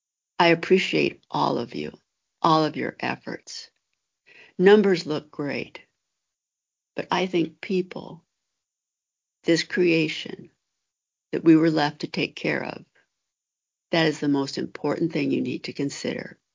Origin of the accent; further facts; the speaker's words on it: Oregon, United States; I grew up in Oregon. I picked berries in the Dundee Hills.